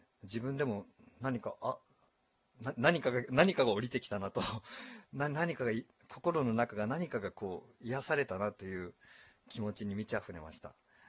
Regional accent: Kagoshima, Japan; 鹿児島県生まれ、鹿児島県育ち、そして、幼稚園に通うことになります。

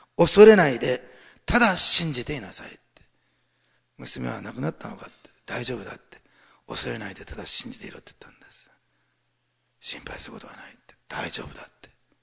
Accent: Osaka, Japan; born there; 私、まあ大阪生まれだからですかね

